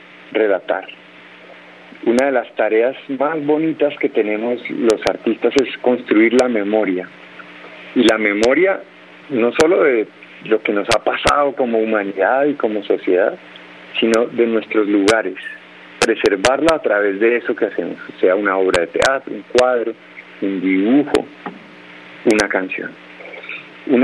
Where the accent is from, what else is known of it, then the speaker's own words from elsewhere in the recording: Calarcá, Quindío, Colombia; crecí, mi infancia fue en Calarcá. Es un lugar que quiero, que recuerdo con infinito amor